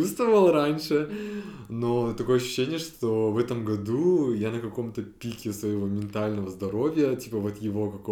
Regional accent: Shymkent, Kazakhstan; now in Almaty, Kazakhstan; Вообще, я из Шымкента, наверное, люди, которые активно слушают, знают уже об этом. Это мой родной город. Вот, но последние 10 лет я живу в Алматы, и так же, как и Мира. Хоть я и не коренной алматинец, в кавычках, но я тоже очень-очень сильно люблю Алматы.

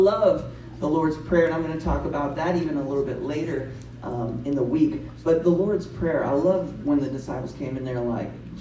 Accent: Nashville, Tennessee, United States; I am from Nashville, Tennessee, and we are part of the Kingdom Movement.

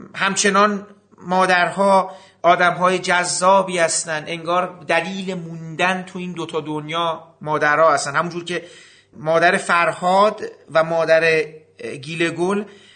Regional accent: Iran; بعد از اینکه از ایران اومدم توی خارج از ایران دیدم

